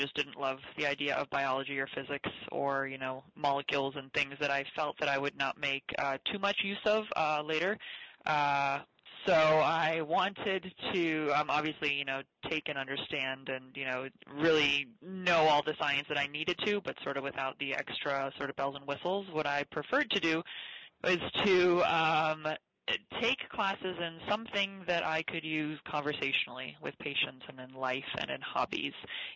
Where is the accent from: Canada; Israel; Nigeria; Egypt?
Canada; Winnipeg, Manitoba; now in New York, United States; In Canada, in Winnipeg, north of North Dakota. Far, far north.